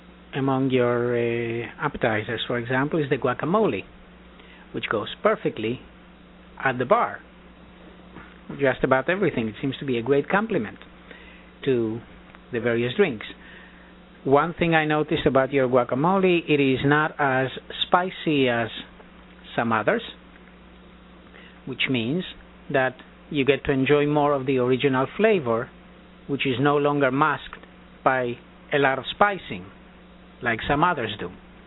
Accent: Montevideo, Uruguay; When I grew up in Montevideo, the population would eat

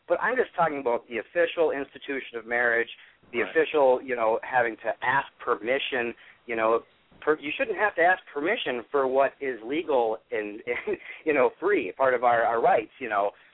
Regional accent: Minnesota, United States; You mentioned me in the chat room there, and I'm from Minnesota.

